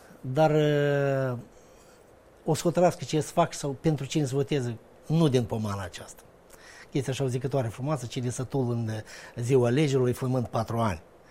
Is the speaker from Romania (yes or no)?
no; Moldova; suntem de Moldova, suntem moldoveni